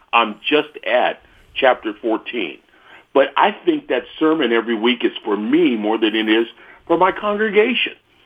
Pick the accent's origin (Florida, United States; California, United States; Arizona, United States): California, United States; I grew up in a very integrated part of the world. I grew up in the San Francisco Bay Area. On my block, we had Filipino, African American, Hispanic, and white.